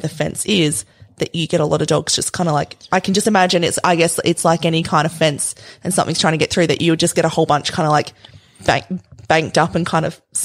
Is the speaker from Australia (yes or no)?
yes; Western Australia, Australia; I'm from Western Australia